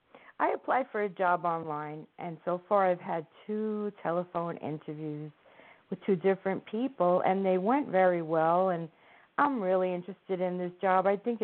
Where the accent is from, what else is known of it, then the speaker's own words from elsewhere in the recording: New Jersey, United States; I'm from Jersey.